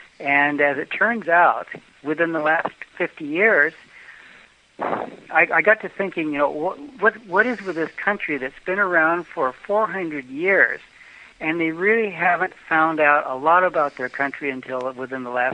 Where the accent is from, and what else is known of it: Mexico; accent: Mexican; English is a second language